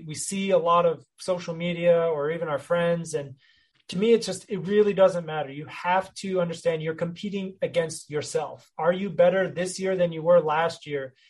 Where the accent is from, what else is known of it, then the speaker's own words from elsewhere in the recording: Texas, United States; My background, I grew up in the North Texas area.